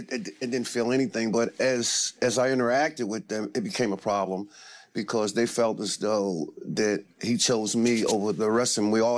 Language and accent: English; New York, United States; also born or lived in New Jersey; Originally, I was born in New Jersey, raised in New York.